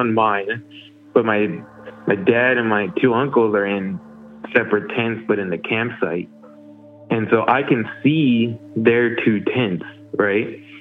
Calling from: Arizona, United States; But I'm calling from Arizona, home of the Wendigo.

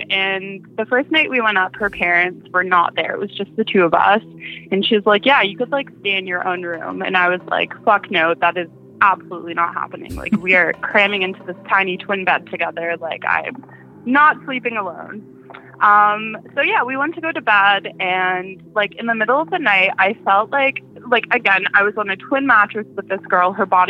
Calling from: Ottawa, Ontario, Canada; and I am from Ottawa.

